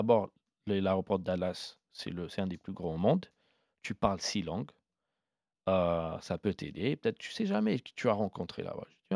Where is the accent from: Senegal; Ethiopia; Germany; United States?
Ethiopia; je suis éthiopien, j'ai le passeport italien, j'aurai maintenant aussi ma carte de séjour américaine